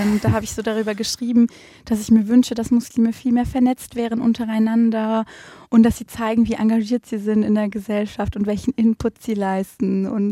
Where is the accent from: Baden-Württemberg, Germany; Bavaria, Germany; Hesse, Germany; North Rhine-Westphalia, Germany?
Baden-Württemberg, Germany; Konstanz; also born or lived in Mühlacker; now in Stuttgart, Germany; Bin geboren an der Enns in Mühlacker, am Bodensee aufgewachsen in Konstanz und bin dann später nach Stuttgart gezogen, habe da mein Abitur gemacht und angefangen zu studieren.